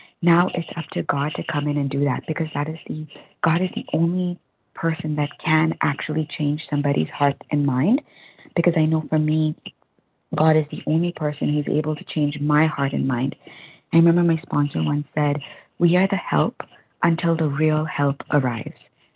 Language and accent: English; Toronto, Ontario, Canada; from Toronto, recovered compulsive overeater from Toronto, Canada.